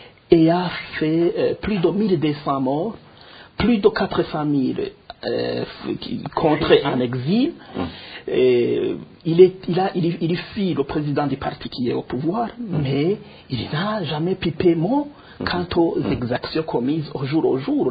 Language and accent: French; Burundi; moved away; Le Burundi n'appartient pas à Évariste et consorts. C'est nous, c'est chez nous. Même si on a quitté le Burundi, le Burundi reste dans nos cœurs.